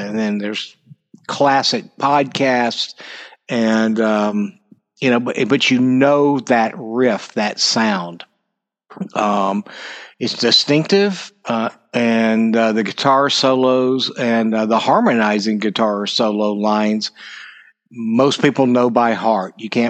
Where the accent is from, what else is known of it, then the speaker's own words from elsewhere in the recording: Dallas, Texas, United States; also born or lived in Mississippi; So I was born in Dallas, Texas, raised here, and then raised in Mississippi as well. So I am a son of the South. I am a Southerner.